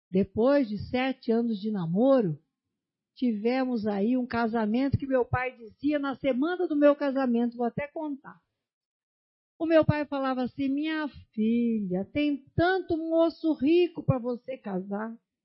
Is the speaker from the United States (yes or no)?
no; Bauru, São Paulo, Brazil; also born or lived in Dois Córregos; eu que vim lá de Bauru, que minha mãe decidiu me ter lá em Dois Córregos.